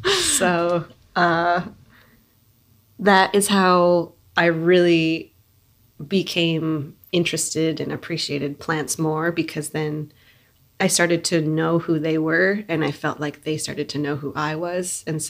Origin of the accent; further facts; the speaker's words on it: British Columbia, Canada; I'm from Husanich, from the Sycam village.